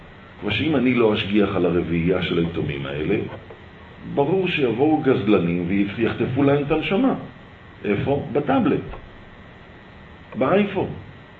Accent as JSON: {"language": "Hebrew", "town": "Petah Tikva", "region": "Central District", "country": "Israel", "tie": "born or raised there", "said": "וגם אני יליד פתח תקווה, אני נולדתי פה להורים שלי. יש לי אח, אחות, שיהיו בריאים, הם נולדו בחוץ לארץ. אני הכי קטן במשפחה, והיחי שנולדתי פה, לאבא זקן ואמא זקנה הם היו, מאוד זקנים."}